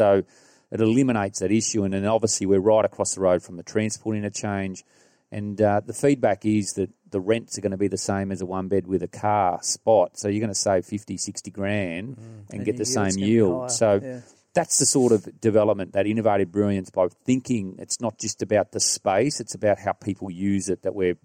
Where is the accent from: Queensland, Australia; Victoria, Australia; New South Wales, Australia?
New South Wales, Australia; Gunnedah; Well, look, I'm from Gunnedah